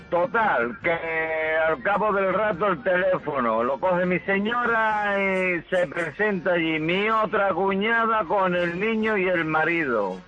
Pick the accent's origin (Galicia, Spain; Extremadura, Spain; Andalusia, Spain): Andalusia, Spain; Huelva; Yo vengo a Huelva, porque yo soy de Huelva, tengo el apartamento allí en El Rompido